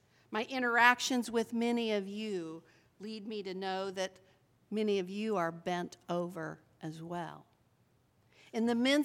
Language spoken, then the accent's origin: English; Kansas, United States; It happened in a small town named Lindsberg, Kansas, which is just 14 miles from my hometown.